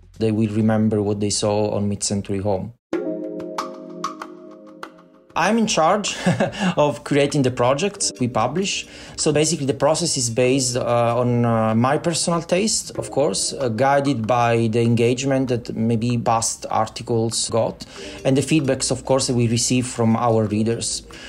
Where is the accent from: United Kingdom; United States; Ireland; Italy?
Italy; now in Amsterdam, Netherlands; when I moved to Northern Europe, because I'm from Italy originally, when I moved to Amsterdam